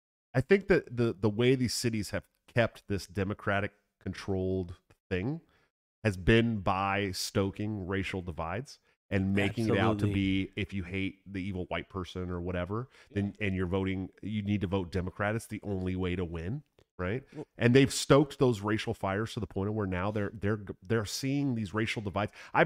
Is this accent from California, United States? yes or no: yes; California, United States; I love taco trucks, dude. I grew up in California. The more tacos, the better.